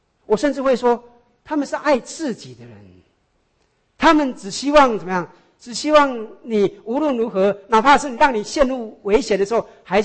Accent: China; 这就是我们中国人说的出外靠朋友

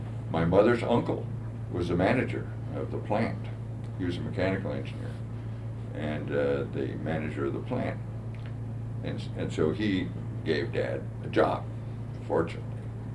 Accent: Seattle, Washington, United States; born there; I was born in Seattle, Washington on July 22nd, 1930.

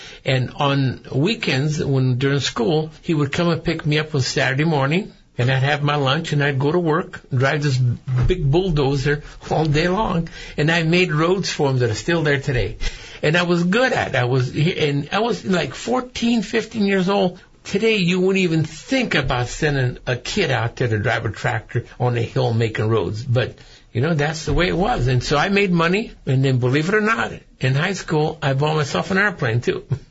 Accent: Half Moon Bay, California, United States; I grew up right here in Half Moon Bay. Went to school here and everything, all in Half Moon Bay.

